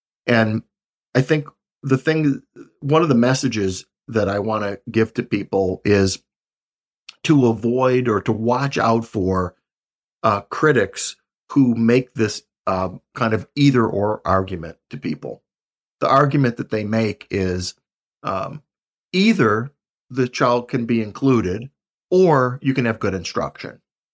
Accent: Buffalo, New York, United States; I'm from Buffalo, New York, and my favorite football coach was Marv Levy

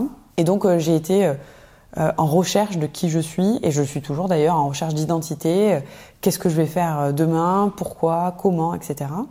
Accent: Marseille, Provence-Alpes-Côte d'Azur, France; moved away as an adult; moi, je suis née à Marseille et j'ai grandi à Marseille. J'ai quitté la ville phocéenne à mes 19 ans pour rejoindre la capitale dans laquelle j'ai vécu presque 14 ans pour finalement redescendre dans le sud et habiter dans un petit village qui s'appelle Carré-le-Rouet

